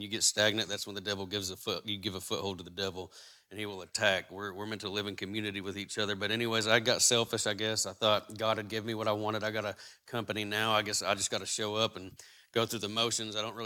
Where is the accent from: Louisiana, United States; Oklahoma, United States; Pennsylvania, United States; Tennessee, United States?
Oklahoma, United States; Sterling; I'm from Sterling, Oklahoma. I'm 31 years old. I was raised in church as a little kid